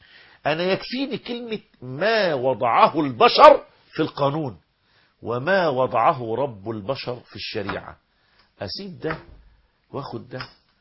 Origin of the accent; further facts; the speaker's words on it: Egypt; عندنا في مصر